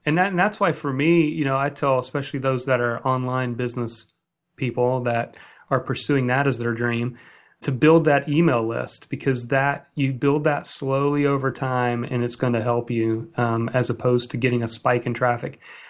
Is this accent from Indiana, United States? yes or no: yes; Indiana, United States; I grew up in Indiana, so I wanted to play sports. And so basketball was a passion of mine.